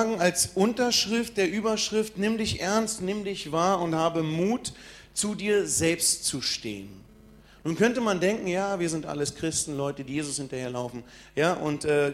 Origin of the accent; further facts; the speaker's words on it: Berlin, Germany; erstmal bin ich Berliner, dann kommen meine Eltern aus Bosnien, Kroatien, also noch Südländer, temperamentvoll.